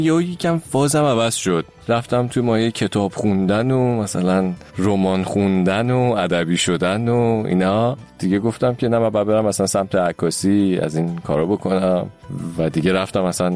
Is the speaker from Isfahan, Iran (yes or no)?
yes; Isfahan, Iran; born there; من اصفهان به دنیا اومدم.